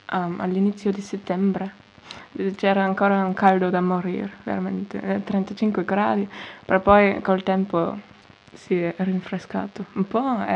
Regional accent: Sicily, Italy; moved away; Al più presto possibile vorrei ritornare, che è la mia terra, il mio paese

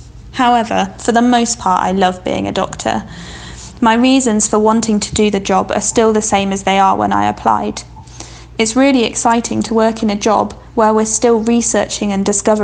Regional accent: Oxford, South East England, United Kingdom; I'm 27 and I'm from Oxford in England.

